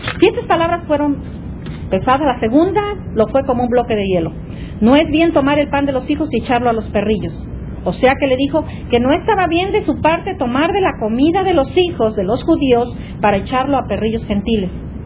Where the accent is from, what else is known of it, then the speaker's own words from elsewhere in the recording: Mexico; now in United States; Y todas las que estamos aquí, que venimos de México, sabemos lo que es un perro, ¿verdad?